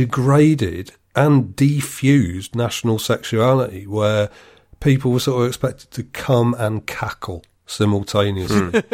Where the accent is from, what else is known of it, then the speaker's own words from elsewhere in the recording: United Kingdom; because I'm British.